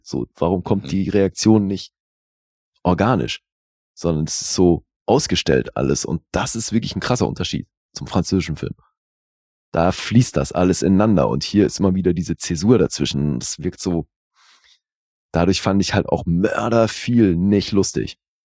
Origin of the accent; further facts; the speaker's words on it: Italy; German is a second language; gerade als Italiener